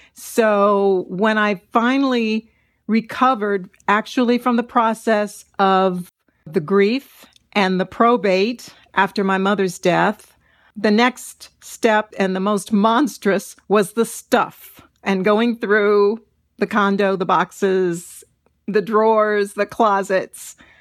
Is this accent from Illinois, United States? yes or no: no; Columbus, Ohio, United States; I did steal a few locations from my hometown of Columbus, Ohio.